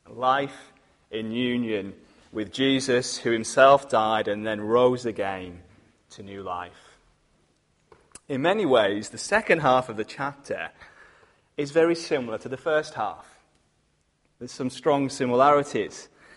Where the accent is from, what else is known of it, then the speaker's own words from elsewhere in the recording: North West England, United Kingdom; I grew up in Allerdale, up on the west coast